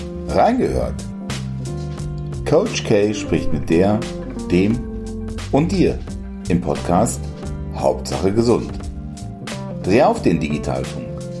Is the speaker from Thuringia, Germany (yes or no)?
no; Datteln, North Rhine-Westphalia, Germany; Ich freue mich heute ganz besonders, in meiner Heimatstadt zu sein, in Datteln